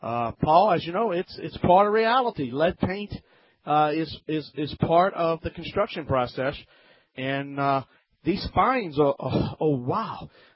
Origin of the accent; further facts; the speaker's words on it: New Orleans, Louisiana, United States; it's from my hometown, believe it or not, from WBOK, 1270 AM in New Orleans.